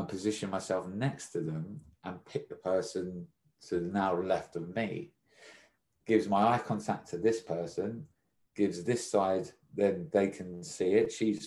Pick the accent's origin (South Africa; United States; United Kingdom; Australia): United Kingdom; London; I said, oh, I'm from London.